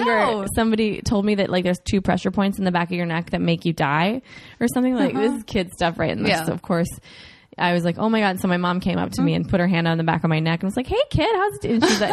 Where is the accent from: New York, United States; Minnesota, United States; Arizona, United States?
Minnesota, United States; Minneapolis; Where'd you grow up? Naive. Minnesota.